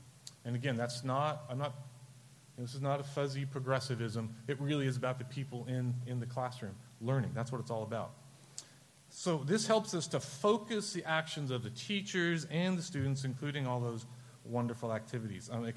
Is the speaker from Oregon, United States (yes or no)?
yes; Oregon, United States; I'm from Oregon, that just doesn't happen, we don't do that.